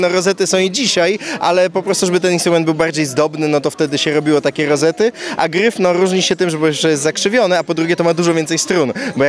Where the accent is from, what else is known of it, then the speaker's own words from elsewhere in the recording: Warsaw, Masovian Voivodeship, Poland; ale jesteśmy wszyscy z Warszawy, więc przyjechaliśmy tutaj na oblężenie z Warszawy.